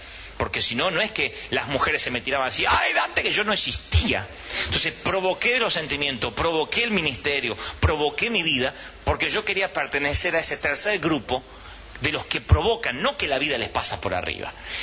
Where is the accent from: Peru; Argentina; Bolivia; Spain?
Argentina; Pero ustedes son chilenos como yo argentino y nacimos en América Latina.